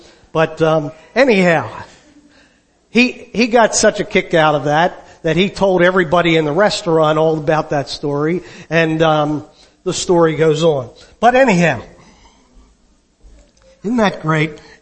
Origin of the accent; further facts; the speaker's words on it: New Jersey, United States; I was born and raised in the Deep South Jersey. I grew up in South Jersey